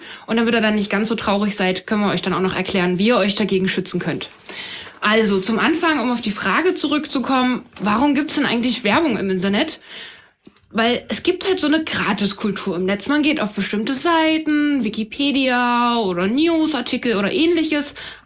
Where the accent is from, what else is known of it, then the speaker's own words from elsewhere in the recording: Schöneck, Saxony, Germany; Wir kommen aus dem Vogtland, aus so einem kleinen Dorf, Schöneck.